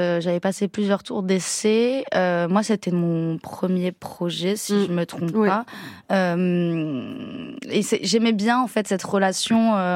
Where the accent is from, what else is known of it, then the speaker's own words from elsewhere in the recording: Toulouse, Occitanie, France; moved away as an adult; now in Paris, France; j'avais 18 ans, moi je viens de Toulouse, donc je venais d'arriver à Paris